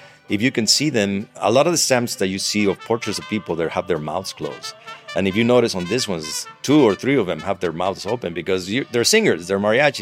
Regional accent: Mexico; it was just like bringing all the joy of being a child, the nostalgia of growing up in Mexico.

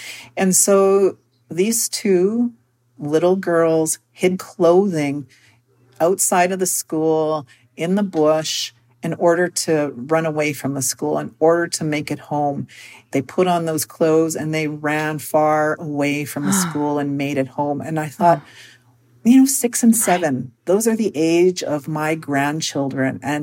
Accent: Winnipeg, Manitoba, Canada; born or raised there

